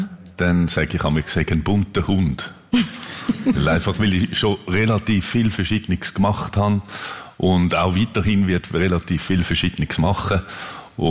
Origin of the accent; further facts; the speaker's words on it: Denmark; German is a second language; Das ist schon Dänemark, wo ich herkomme und das Meer, das prägt.